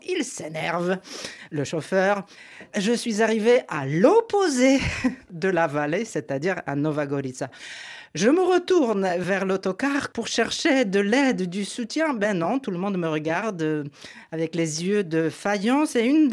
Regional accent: Poland; je suis polonaise, franco-polonaise.

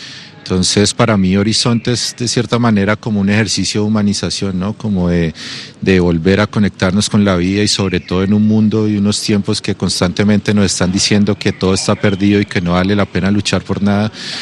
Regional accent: Colombia; Bueno, yo soy de Colombia y lamentablemente, pues a raíz de más de 50 años de conflicto, de guerra

